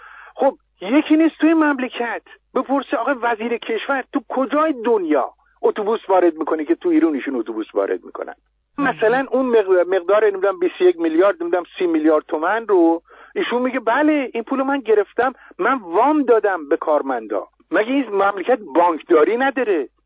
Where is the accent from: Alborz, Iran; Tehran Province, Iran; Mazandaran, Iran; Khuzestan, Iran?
Mazandaran, Iran; خب مثلا الان من خب اصولا از مازندرانم دیگه، درست؟